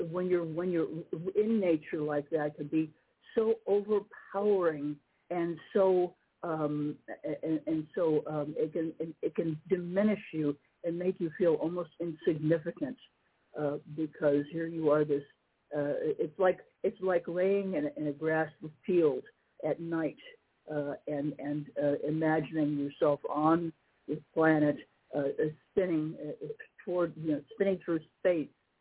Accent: Chicago, Illinois, United States; I'm a city kid. I grew up in Chicago

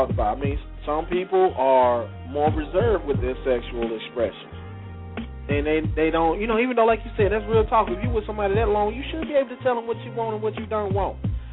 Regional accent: the South, United States; Because growing up in the South, you know, a lot of people are more reserved with their sexual intentions.

